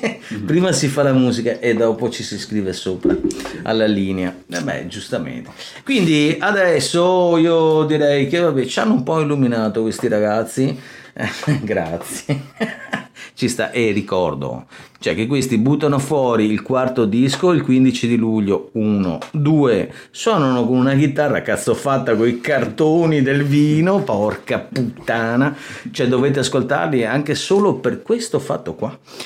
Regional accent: Verona, Veneto, Italy; Ma noi siamo italiani, ok, veniamo da Verona, perché i fratelli vengono da Verona

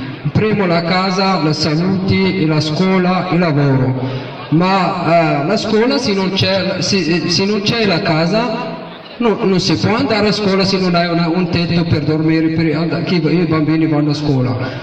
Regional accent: Morocco; Italian is a second language; now in Italy; vengo da Marocco e sono uno dei occupanti di via Facciolati 96.

